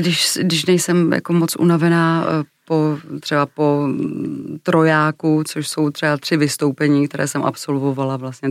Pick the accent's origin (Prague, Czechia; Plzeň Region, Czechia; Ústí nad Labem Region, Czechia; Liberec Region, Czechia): Ústí nad Labem Region, Czechia; Klášterec nad Ohří; My jsme vlastně jezdili z Klášterce nad Ohří ze severočeského kraje vlastně Vyhorlatem až do Košic.